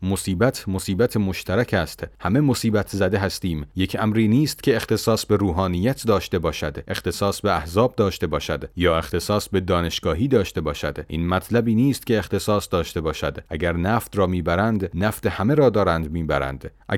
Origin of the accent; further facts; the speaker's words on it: Qom, Iran; من قمی هستم اما برای نجف متاسفم